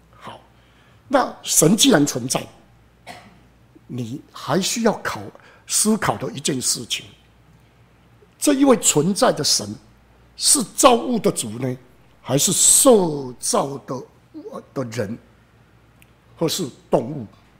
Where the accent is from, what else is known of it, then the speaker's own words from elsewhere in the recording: Taiwan; 你看我们台湾人的信仰几乎都是在拜历史的伟人